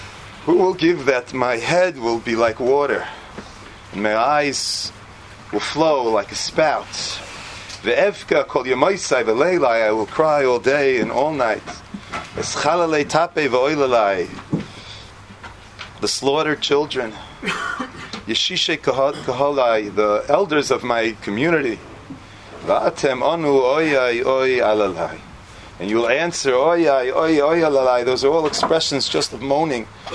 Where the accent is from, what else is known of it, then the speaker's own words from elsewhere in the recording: New York, United States; Because this is my team. Because I'm from New York. Because this is where I identify with.